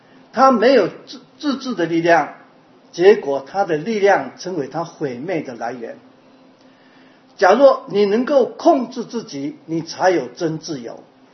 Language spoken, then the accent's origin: Chinese; Taiwan; now in United States; 我从台湾来，我不会开车。到了加州，我们学自动排档